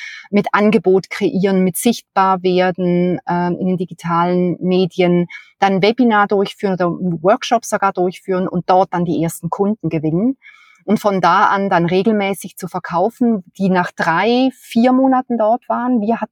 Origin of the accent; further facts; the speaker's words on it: Switzerland; ich glaube, als Schweizerin, ich würde gerne mal mit Roger Federer vor dem Kamin sitzen